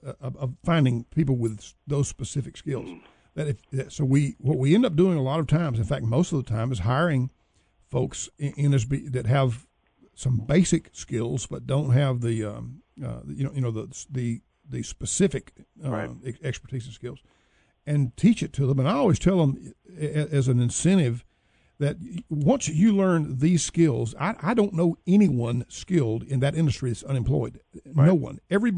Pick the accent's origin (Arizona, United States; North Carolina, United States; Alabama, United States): Alabama, United States; You know, I was raised in Alabama, and I'm a graduate of the University of Alabama, Birmingham, so that's a little bit of a neutral thing there.